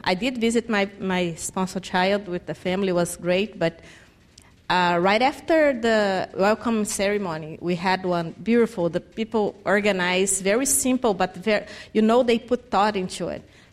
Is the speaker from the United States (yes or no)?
no; Brazil; English is a second language; She's like, where are you from? And I say, I'm from Brazil. And I say, I visit my parents every 2 or 3 years.